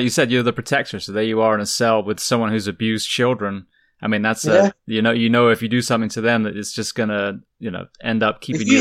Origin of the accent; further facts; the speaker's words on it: United Kingdom; being British myself